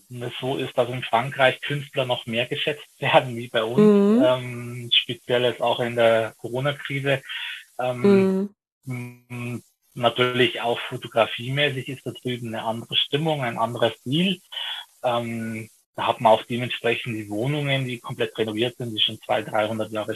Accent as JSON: {"language": "German", "region": "Bavaria", "country": "Germany", "said": "Ich komme eigentlich direkt aus Niederbayern in der Nähe von Simbach."}